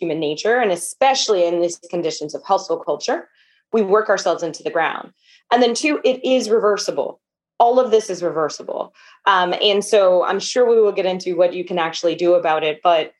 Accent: Detroit, Michigan, United States; I am originally from Detroit. And so hustling, grinding, it's in my DNA. It is in my blood. And so I grew up in a very blue collar household

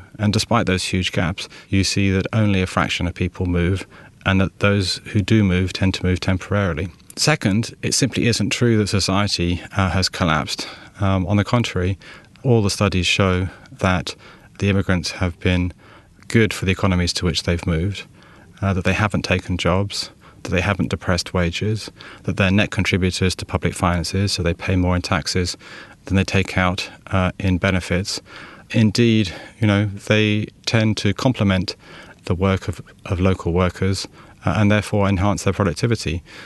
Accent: London, United Kingdom; born there; I was born in London. My father is French, and my mother is Estonian.

